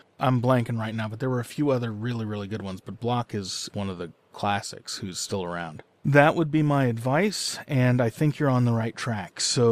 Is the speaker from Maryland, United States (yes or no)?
no; San Francisco, California, United States; Trust me, I grew up in San Francisco in the 80s. It does not smell now like it smelled then.